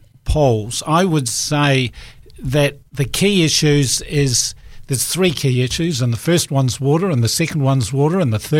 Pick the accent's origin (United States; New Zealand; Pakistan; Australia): New Zealand; Balclutha, Otago; I grew up in Balclutha, south of Otago, went to university, trained as an engineer, and went overseas, returned.